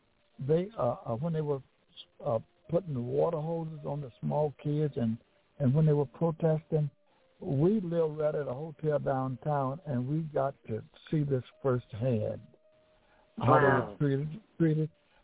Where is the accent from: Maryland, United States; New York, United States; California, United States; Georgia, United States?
Georgia, United States; Gainesville; I'm a Southerner. I'm from Georgia. I was born in Gainesville, Georgia. And I came from a singing family. So I was raised up in Gainesville, Georgia